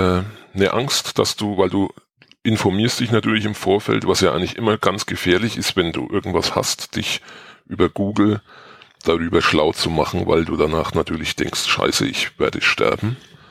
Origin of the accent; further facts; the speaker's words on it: Germany; wenn du natürlich als Türke in Deutschland aufwächst